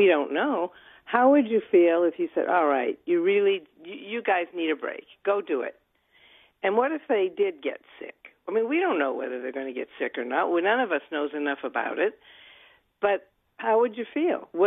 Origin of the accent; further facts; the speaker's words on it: Denver, Colorado, United States; I grew up in Denver, but I found your restaurant, station